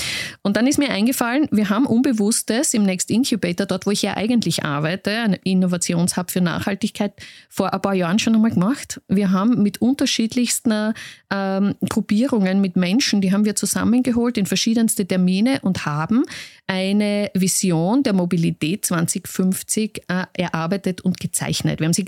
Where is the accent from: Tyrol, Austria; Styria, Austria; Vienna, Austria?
Styria, Austria; Graz; Ich bin aus Graz, ich wohne in der Nähe vom Lendplatz.